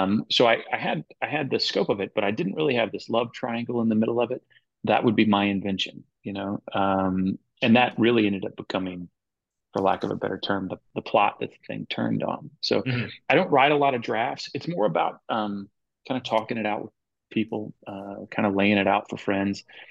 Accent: the South, United States; You know, I grew up in the South.

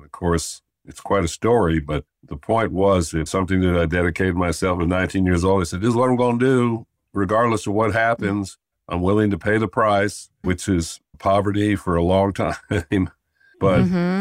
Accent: Philadelphia, Pennsylvania, United States; he's from Philadelphia, Mississippi, I'm from Philadelphia, Pennsylvania.

